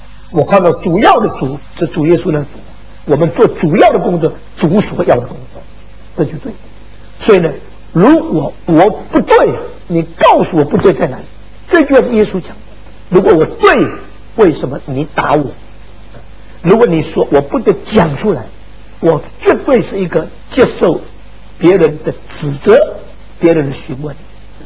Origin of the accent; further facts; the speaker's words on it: China; 我们中国人认为那一个天是超过一切的，天上的上帝是超过一切的，这个观念存在的